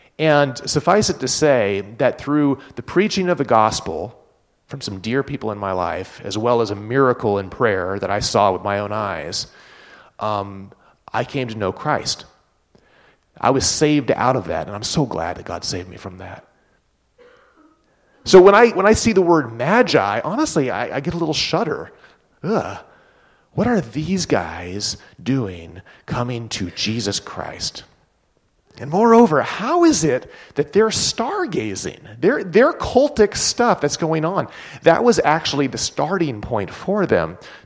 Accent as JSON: {"language": "English", "region": "California", "country": "United States", "tie": "born or raised there", "said": "I come from Southern California. I made it out alive. And I moved here in 2001, but I lived in Southern California for a lot of years."}